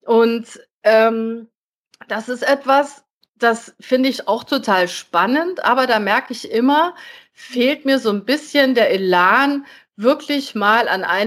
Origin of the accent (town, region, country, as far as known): Netherlands; German is a second language